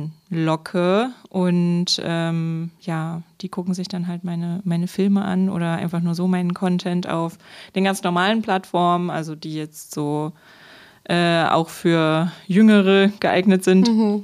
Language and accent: German; Berlin, Germany; Und ja, ich bin 35 Jahre, ich komme aus Berlin.